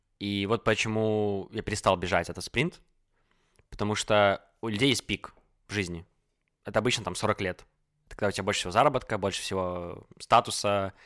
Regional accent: Belarus; moved away; я уехал из Беларуси, и у меня пропали цели, которые были навязаны обществом. То есть, живя в Беларуси с самого детства, тебе понятны проторенные дорожки.

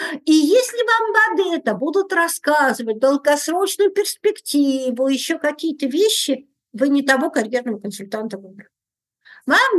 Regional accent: Vologda, Vologda Oblast, Russia; Я тетка родом из Вологды. Это не то, чтобы очень большой город, а и не то, чтобы, знаете, золотое место. Это, в общем, довольно депрессивный регион. А с маленькими зарплатами, ну, с небольшими зарплатами.

